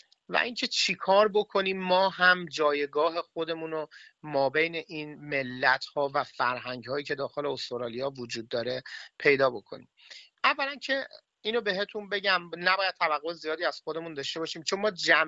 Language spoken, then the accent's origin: Persian; Iran; now in Australia; من به عنوان یه ایرانی یه مقداری وحشت از این دارم که غذاهای دیگر تجربه بکنم